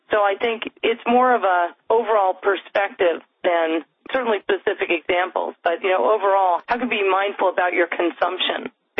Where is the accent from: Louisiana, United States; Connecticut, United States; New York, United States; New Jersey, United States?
Connecticut, United States; Westport; I grew up in Connecticut in Westport back when it was very rural, and basically my backyard was the woods and the river that ran through it